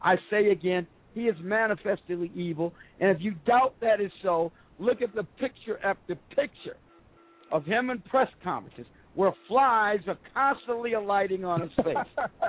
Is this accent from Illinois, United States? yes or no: yes; Illinois, United States; now in Georgia, United States; I reside now in the state of Georgia. I'm an expatriate from Illinois.